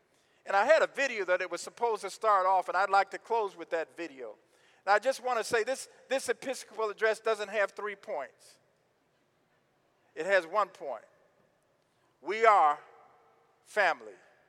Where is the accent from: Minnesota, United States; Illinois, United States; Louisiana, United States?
Illinois, United States; Chicago; born there; also born or lived in Ohio; But I was born in Chicago. Oh, so you're really from Chicago? Well, I was born there, but I don't know if I would say I was from there. My parents are from Alabama.